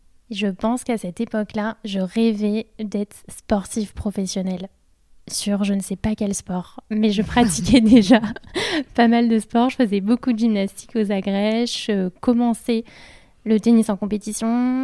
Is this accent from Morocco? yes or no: no; Île-de-France, France; moved away as an adult; also born or lived in England; Alors, d'où je viens, j'ai grandi en région parisienne. Je suis partie faire mes études tout de suite après mon bac en Angleterre. Donc, je suis partie pour 5 ans en Angleterre.